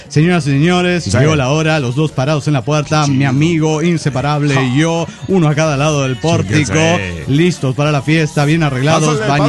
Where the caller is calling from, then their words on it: Barranqueras, Chaco, Argentina; Soy moderadamente espantoso de Barranqueras, Chaco, Argentina.